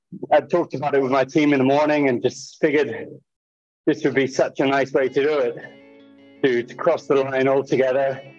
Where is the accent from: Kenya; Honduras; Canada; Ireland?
Kenya; that journey for me was growing up in Kenya, seeing the Tour de France on the TV for the first time as a teenager